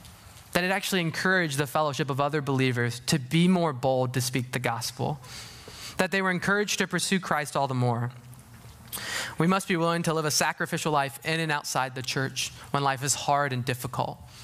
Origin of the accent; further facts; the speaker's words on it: the South, United States; I'm from the South, so who cares about them?